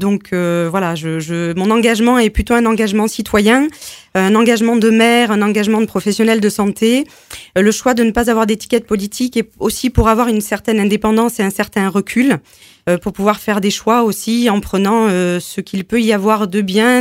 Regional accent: Marcillac-Vallon, Occitanie, France; also born or lived in New Caledonia; J'ai quitté l'Aveyron pendant un certain temps, une dizaine d'années, pour m'installer en Nouvelle-Calédonie. Et ma culture m'a rattrapée et un besoin de retour aux sources donc m'a amenée à m'installer en tant que professionnelle de santé libérale à Marciac-Vallon dans mon village d'enfance.

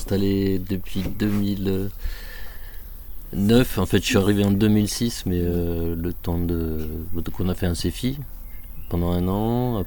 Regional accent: Bourgogne-Franche-Comté, France; je suis originaire de Bourgogne

